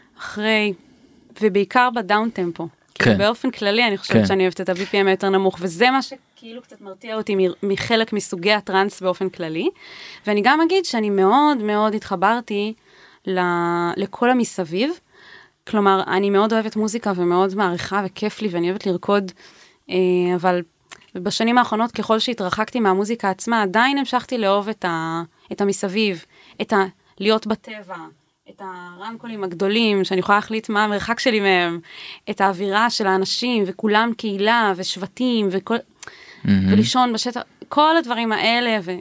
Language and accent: Hebrew; Southern District, Israel; אני בתיכון גדלתי בערבה